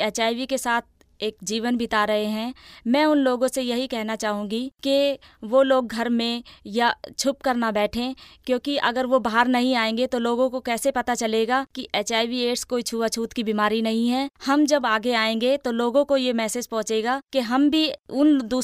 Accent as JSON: {"language": "Hindi", "region": "Rajasthan", "country": "India", "said": "और मैं राजस्थान से बिलोंग करती हूँ।"}